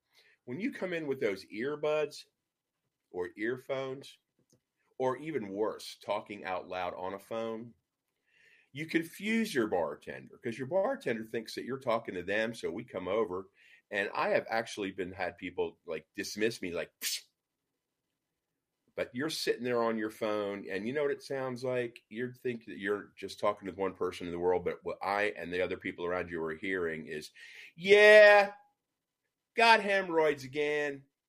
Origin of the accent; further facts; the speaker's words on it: Nashville, Tennessee, United States; also born or lived in Miami; now in Beverly Hills, United States; I started off in Miami, then Miami Beach, then back to Nashville, Tennessee, where my hometown, yeehaw, Nashville, Tennessee, where I tended bar for many years